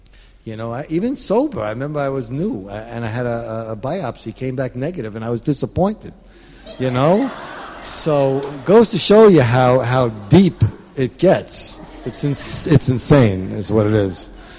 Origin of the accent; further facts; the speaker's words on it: Queens, New York, United States; And I grew up in Queens in a drive-in court, you know.